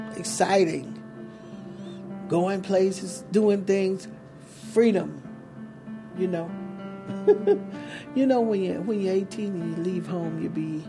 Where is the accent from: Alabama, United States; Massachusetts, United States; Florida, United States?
Alabama, United States; Bessemer; I grew up in Bessemer, Alabama.